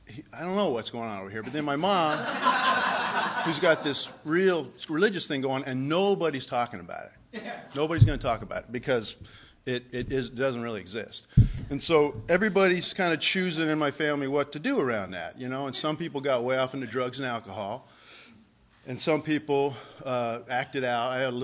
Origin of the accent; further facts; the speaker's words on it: Midland, Texas, United States; born there; So I was born in Midland, Texas, a big family. I've got five brothers and one sister.